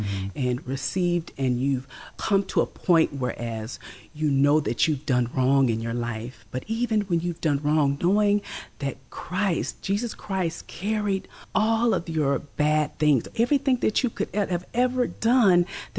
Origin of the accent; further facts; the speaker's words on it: Champaign, Illinois, United States; also born or lived in Mississippi; I was born here in Champaign, Urbana. Moved back and forth to Southern State, which was Mississippi.